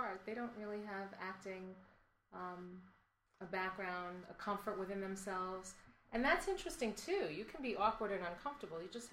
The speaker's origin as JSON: {"language": "English", "town": "Brooklyn", "region": "New York", "country": "United States", "tie": "born or raised there", "said": "And I'm from Brooklyn, so someone knew me there and said, oh, you have to meet these people. And there were pictures all over of just where I grew up."}